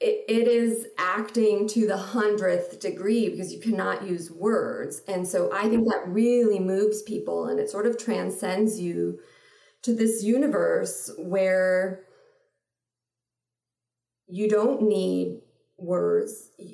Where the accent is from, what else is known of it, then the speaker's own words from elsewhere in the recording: New York City, New York, United States; English is a second language; also born or lived in Israel; I was born in Israel, moved to New York City at the age of very young, I don't know, 3, 4, 5. Didn't speak a word of English.